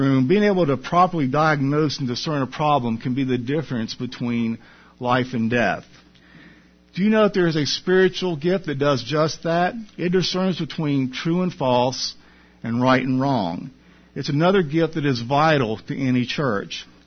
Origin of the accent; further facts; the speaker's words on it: California, United States; I was back in my home state of California working as a nurse in a busy emergency room.